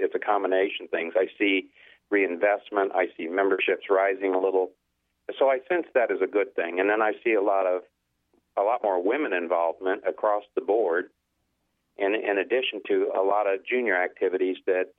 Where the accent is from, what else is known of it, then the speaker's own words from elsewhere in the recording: Indianapolis, Indiana, United States; I'm originally from Indianapolis and spent most of my life there, and I used to think I knew what Southern Indiana was like